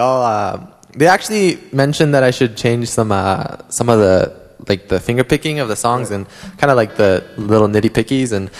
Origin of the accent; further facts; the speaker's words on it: Vancouver, British Columbia, Canada; now in Calgary, Canada; Yeah, I am still in Vancouver, right? I still tell people I'm from Vancouver.